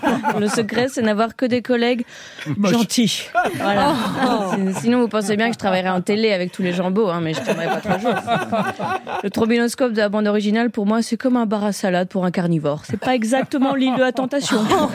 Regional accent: Belgium; Par contre, moi, je suis belge.

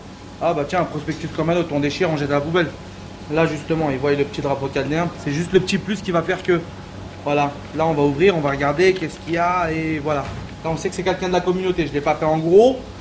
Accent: Sarcelles, Île-de-France, France; Mes parents, ils habitent Sarcelles depuis 80... Allez, peut-être 86, 85. Moi, je suis né en 88, je suis né de Sarcelles. Là, comme je vous ai dit, j'ai fait toute ma vie ici.

